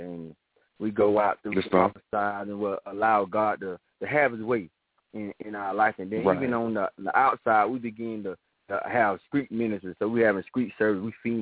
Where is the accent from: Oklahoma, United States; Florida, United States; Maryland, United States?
Florida, United States; Apopka; I'm from Apopka, Florida. That's like 10 minutes, 15 minutes from Orlando.